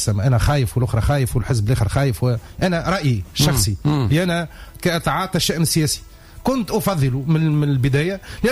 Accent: Tunisia; تونسي تونسي في طبعي في أصلي في تفكيري في النمط الحياتي متاعي في كيفاش تربينا

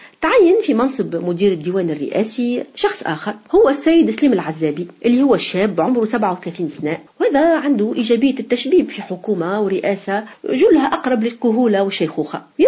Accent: Tunisia; accent: Tunisian; يعني بلهجتنا التونسية الحلوة

